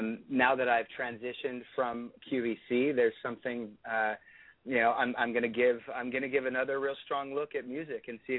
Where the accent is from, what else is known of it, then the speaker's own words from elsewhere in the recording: Los Angeles, California, United States; I was born and raised in Los Angeles. I've only been out here for about 3 years. A west to east transition